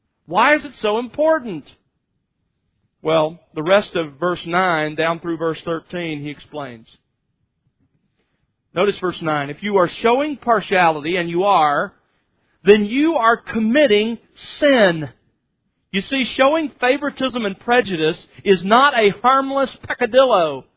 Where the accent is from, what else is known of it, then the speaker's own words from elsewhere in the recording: Mobile, Alabama, United States; When I was growing up in Mobile, we would often go over on Mobile Bay to where sits the USS Alabama.